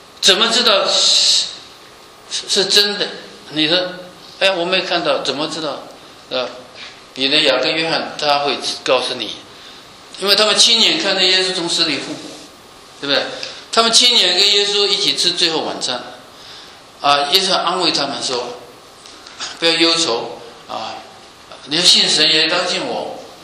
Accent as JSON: {"language": "Chinese", "country": "China"}